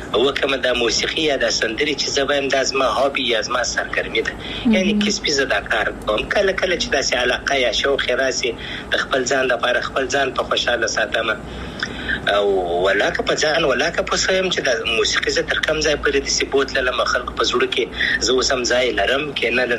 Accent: Afghanistan; افغانستان خو زما دی، زه افغان یم

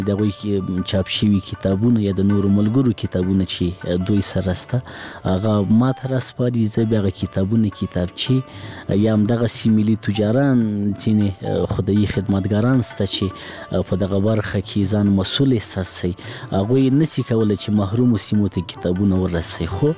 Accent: Laghman, Afghanistan; زه په لغمان کې پیدا شوم، په لغمان کې رالوی شوم، خوانځي مې په لغمان کې لوستې، هغه کتابو او تعلیم او کتابچی او قلم سره زه په لغمان کې آشنا شوم.

